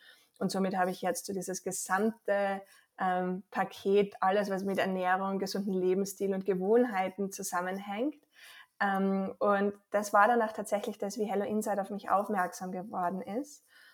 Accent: Austria; accent: Austrian dialect; also born or lived in Vienna; ich glaube auch unschwer an meinem Dialekt zu erkennen, komme ich aus Österreich. Ich habe in Wien Ernährungswissenschaften studiert

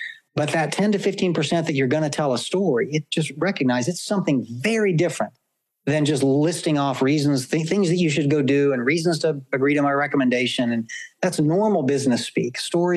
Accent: the South, United States; when I was a kid, Josh, growing up in the South, you know, my mom would say … if you don't quit telling stories, I'm going to switch your behind.

